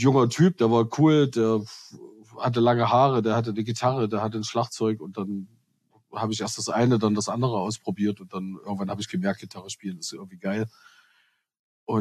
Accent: Plauen, Saxony, Germany; born there; Ich bin geboren in Plauen im Vogtland. Mhm. 1975, also noch ein DDR-Kind. Hatte auch eine schöne Kindheit in der DDR.

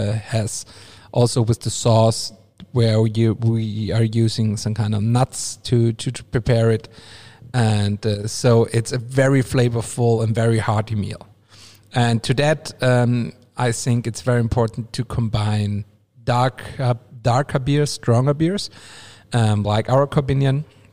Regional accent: Austria; I thought about bringing a very traditional combination of food and beer from my hometown region, from the Austrian Alps, where I am, or where I'm living, where I'm going for Christmas to my parents' house

